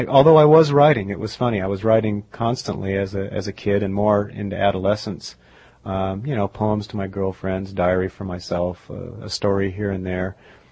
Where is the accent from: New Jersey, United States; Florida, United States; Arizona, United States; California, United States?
California, United States; Tustin; I grew up in Tustin, which is a little suburban town south of L.A., about 40 miles, and I went to public schools there.